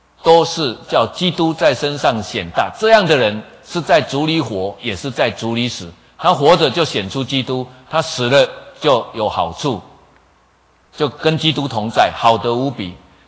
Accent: Taiwan; 啊，所以我们台湾人很聪明，就把钱换成金纸用烧的

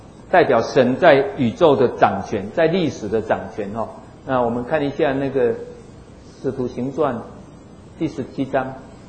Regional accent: Taiwan; 那这个其实华人不是也这样吗？我们台湾人不是也这样吗？

